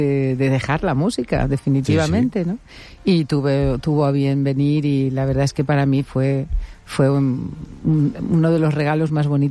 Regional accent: Yecla, Region of Murcia, Spain; also born or lived in Paris, France; now in Valencia, Spain; patrona de mi pueblo, que tú sabes que soy de Yecla, sí, aunque yo ahora ya soy valenciana también.

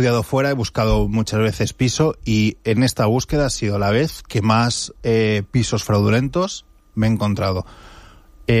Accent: Benidorm, Valencian Community, Spain; born there; yo soy nacido aquí en Benidorm y, bueno, pues desde los 18 la universidad hasta los 29 que volví y llevo viviendo desde 2019 en Benidorm, en casa de mi madre

